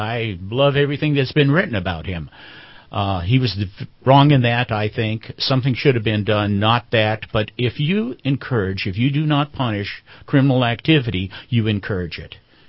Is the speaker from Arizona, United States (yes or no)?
yes; Tucson, Arizona, United States; I grew up in Tucson, actually, so I live very close to the border